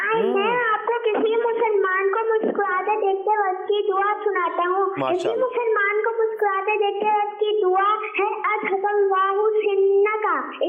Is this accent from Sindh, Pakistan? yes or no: yes; Karachi, Sindh, Pakistan; اور میں کراچی سے ہوں.